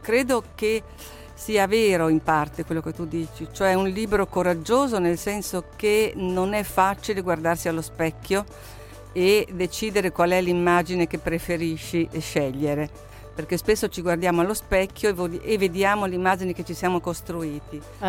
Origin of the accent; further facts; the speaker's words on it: Trentino-Alto Adige, Italy; Io sono trentina, sono orgogliosissima di esserlo e le mie radici sono lì e solo lì